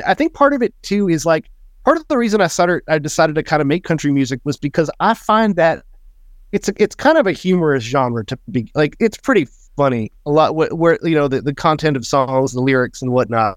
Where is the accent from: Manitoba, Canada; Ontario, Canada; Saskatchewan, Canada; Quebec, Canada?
Manitoba, Canada; also born or lived in Oklahoma; I mean, I was born in Oklahoma, so that's kind of where this whole thing gets started from. But I didn't live there too long. I moved up to rural Manitoba when I was a kid.